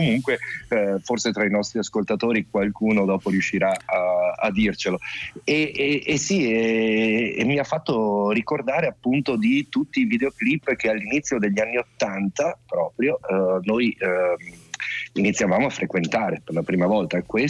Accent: Padua, Veneto, Italy; Mi ricordo che da dove vengo io, che è Padova, c'era un bellissimo negozio di dischi usati

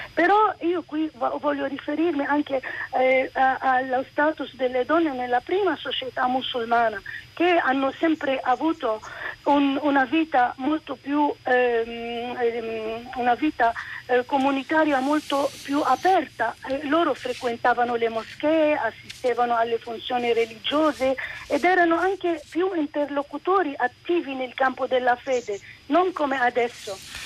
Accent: Lebanon; Io vengo dal Libano, ed è un piccolo paese

